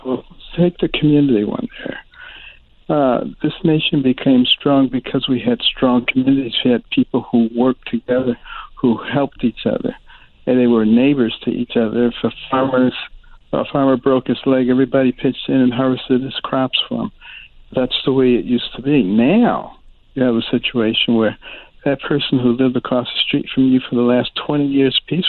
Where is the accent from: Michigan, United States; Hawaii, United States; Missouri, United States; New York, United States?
Michigan, United States; Detroit; born or raised there